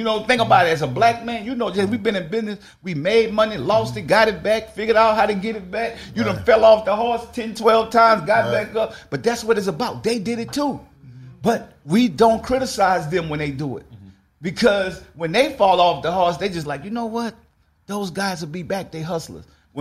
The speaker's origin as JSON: {"language": "English", "town": "New Orleans", "region": "Louisiana", "country": "United States", "tie": "born or raised there", "said": "so for me being from New Orleans, y'all know I grew up in a project"}